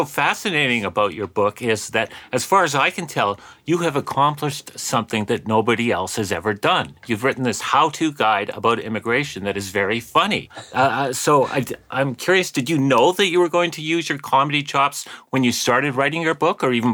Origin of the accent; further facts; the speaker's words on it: Vancouver, British Columbia, Canada; whereas I'm originally from Vancouver, British Columbia, different places entirely